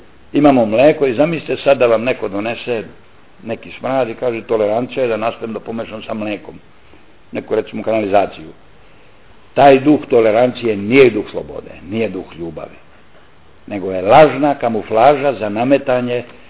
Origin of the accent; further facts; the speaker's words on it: Bosnia & Herzegovina; ako istina ovo što sam ja govorio u toku rata kod nas u Bosni i Hercegovini